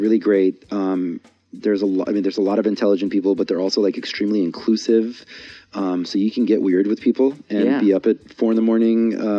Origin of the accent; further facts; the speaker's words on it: San Diego, California, United States; Growing up in San Diego, I was looking for any excuse to get the fuck out of here.